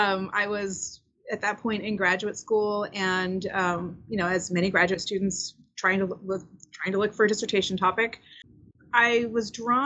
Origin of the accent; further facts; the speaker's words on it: United States; of course, the Jerusalem that you hear about growing up in America